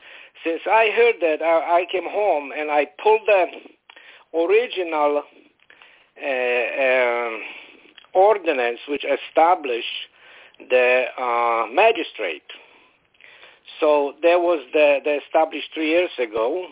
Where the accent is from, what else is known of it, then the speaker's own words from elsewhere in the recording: Florida, United States; Hi, John. … from Florida.